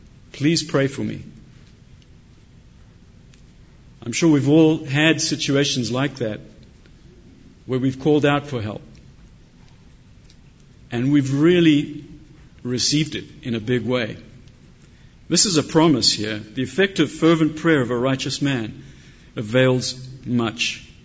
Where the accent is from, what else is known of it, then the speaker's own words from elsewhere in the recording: Zimbabwe; I was raised in Rhodesia, which is now Zimbabwe